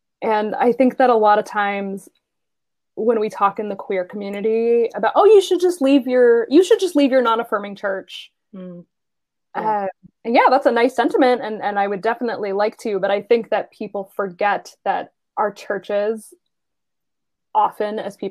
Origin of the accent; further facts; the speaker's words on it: Canada; Sometimes in French because we're Canadian, but there's that grief there of missing that part of myself that was celebrated in one space, but can't be celebrated in another space